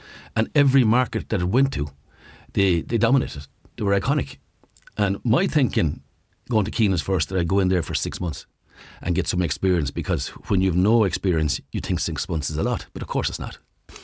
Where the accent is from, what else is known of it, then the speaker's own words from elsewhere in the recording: Munster, Ireland; We're both from Kerry